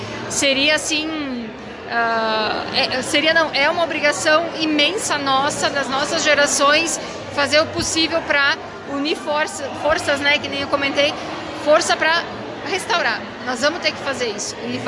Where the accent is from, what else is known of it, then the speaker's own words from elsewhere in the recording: Santo Antônio de Castro, Rio Grande do Sul, Brazil; born there; Eu nasci em Santo Antônio de Castro, hoje não moro mais